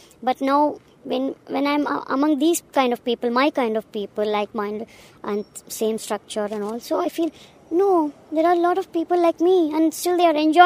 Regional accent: India; English is a second language; I'm from India.

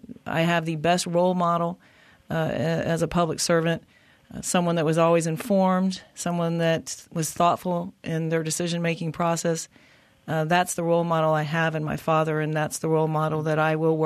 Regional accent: Canada; As a Canadian neighbor, I understand the concerns about transporting across our country

